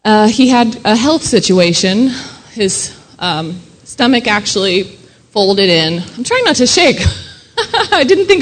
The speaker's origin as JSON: {"language": "English", "town": "Mooresville", "region": "Indiana", "country": "United States", "tie": "born or raised there", "also_born_or_lived": "Valparaiso", "said": "I was born actually in Valparaiso, which is in northern Indiana, and I moved down to Mooresville, Monrovia area, which is just about 20 minutes south of Indianapolis when we were real little. So that's what I consider home."}